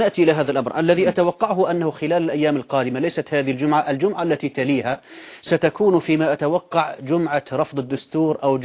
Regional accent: Syria; عين له شخص مشهور عندنا في سوريا

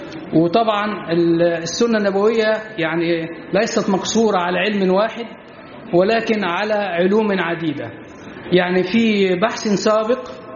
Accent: Egypt; طبعا إحنا الثقافة عندنا في مصر ان احنا يعني مش بناكل الجراد

